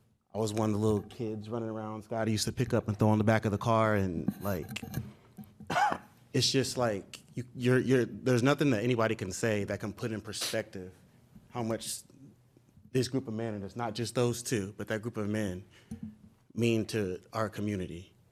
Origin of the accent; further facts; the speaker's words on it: Columbia, United States; I'm born and raised in Columbia, K through 12.